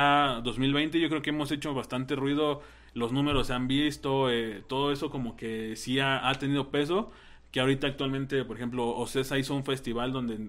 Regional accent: Mexico; nosotros si somos de México

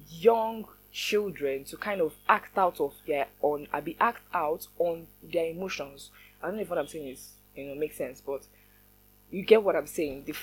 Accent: Nigeria; my goodness gracious me, my goodness, I'm Nigerian, my goodness.

